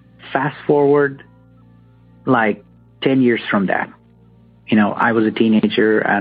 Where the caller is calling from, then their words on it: Bangladesh; I'm calling from Bangladesh.